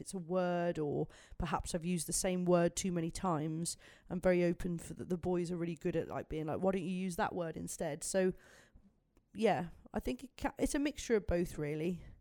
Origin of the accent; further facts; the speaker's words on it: Birmingham, West Midlands, United Kingdom; I am very excited to play my hometown, Birmingham.